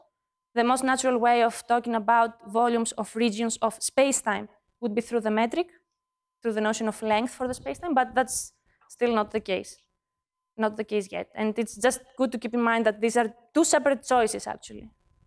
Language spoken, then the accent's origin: English; Greece; I tend to say xi because I'm from Greece